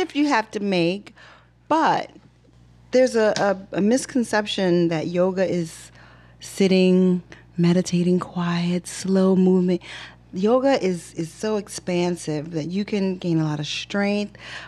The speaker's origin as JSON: {"language": "English", "town": "New Orleans", "region": "Louisiana", "country": "United States", "tie": "born or raised there", "said": "I was born and raised in New Orleans."}